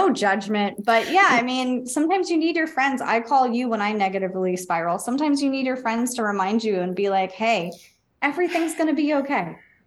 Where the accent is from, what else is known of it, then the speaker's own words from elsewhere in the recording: Florida, United States; Like growing up in South Florida, I was in Hurricane Andrew.